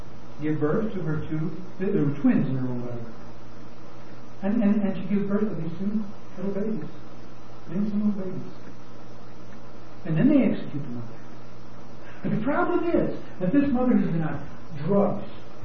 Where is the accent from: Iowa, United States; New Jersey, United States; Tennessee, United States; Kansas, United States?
Iowa, United States; When I grew up in Iowa, I turned 16.